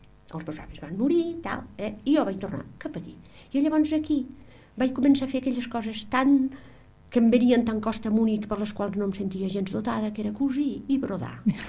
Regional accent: Aragon, Spain; born there; Catalan is a second language; soc nascuda a l'Aragó

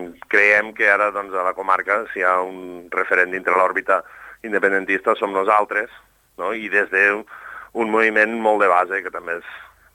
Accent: Els Guiamets, Catalonia, Spain; I teníem pensat fer-ho a Guiamets, però vaja, que és casualment el meu poble.

